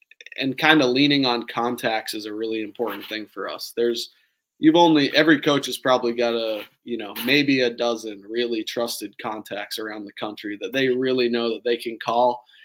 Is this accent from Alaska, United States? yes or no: no; Massachusetts, United States; I'm from Massachusetts.